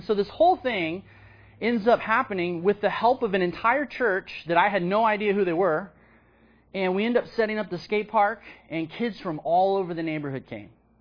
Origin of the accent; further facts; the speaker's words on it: Austin, Texas, United States; in my old neighborhood where I grew up in North Austin.